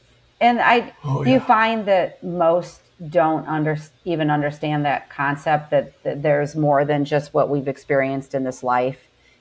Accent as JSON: {"language": "English", "country": "United States", "tie": "born or raised there", "said": "Like I grew up in the United States, so I only know culture here"}